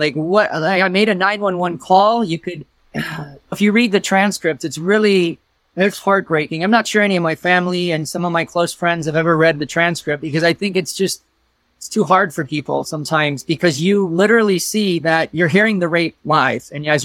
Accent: Gary, Indiana, United States; now in Phoenix, United States; I was born in Gary, Indiana, just outside of Chicago, the steel mill communities there, raised with four siblings. And I moved here 19 years ago to Phoenix, and that's where I currently live.

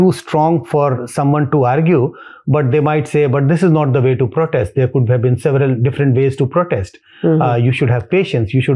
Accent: India; I am being Indian. I am an Indian.

